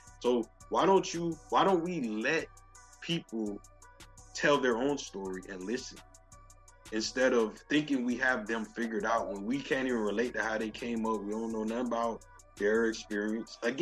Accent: Miami, Florida, United States; I was born and raised in Miami, immigrant parents.

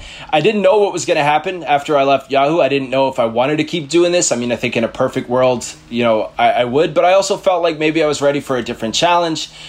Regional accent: New York City, New York, United States; I grew up in New York City, and, you know, here I am in the biggest city in the United States

